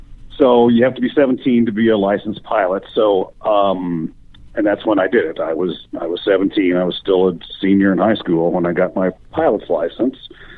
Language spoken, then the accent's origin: English; Kansas, United States; Well, my grandfather was a private pilot and a farmer out in western Kansas. I grew up in Kansas